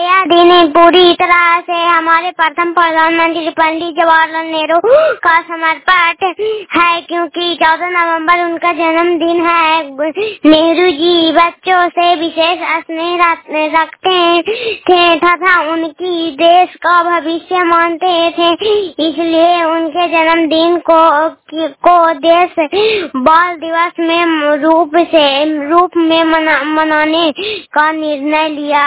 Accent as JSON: {"language": "Hindi", "region": "Bihar", "country": "India", "said": "मैं नालंदा जिला की निवासी हूँ। मैं गोड़ापुर पंचायत से बोल रही हूँ।"}